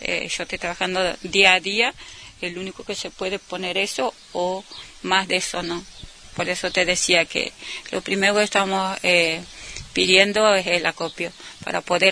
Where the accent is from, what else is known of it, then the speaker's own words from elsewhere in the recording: Santiago del Estero, Argentina; yo soy de Santiago del Estero y te vengo a decir que tengo 52 años